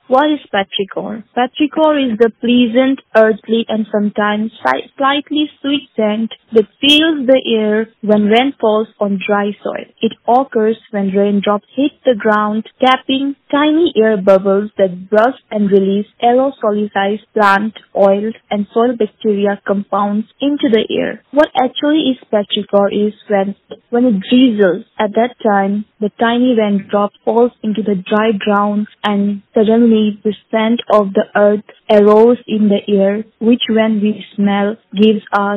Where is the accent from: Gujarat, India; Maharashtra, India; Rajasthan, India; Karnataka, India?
Rajasthan, India; I'm a teacher from Rajasthan.